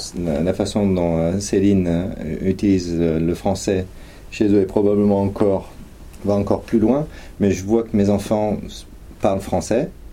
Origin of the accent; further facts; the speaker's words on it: France; Je suis français. Je ne parle que français avec les enfants.